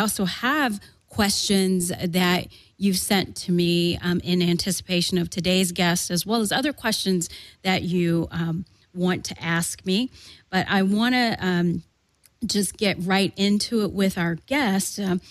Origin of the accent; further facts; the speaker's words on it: the South, United States; I was raised in the South by two Southern parents.